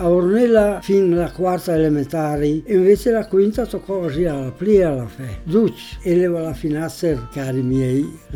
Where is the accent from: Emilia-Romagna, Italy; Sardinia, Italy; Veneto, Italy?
Sardinia, Italy; moved away as an adult; Mi sono nasus 22 di mei, sono sardo